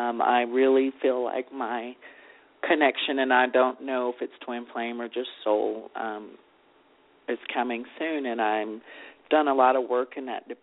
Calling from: Texas, United States; I'm wonderful. I'm in Texas.

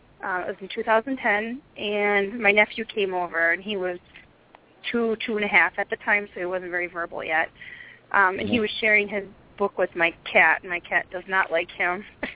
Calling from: Wisconsin, United States; I'm calling from the United States.

